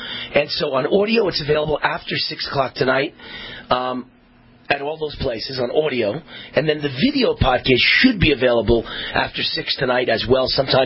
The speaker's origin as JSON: {"language": "English", "region": "Nevada", "country": "United States", "said": "Georgia, Pennsylvania, Michigan, Wisconsin, Arizona, and my home state of Nevada."}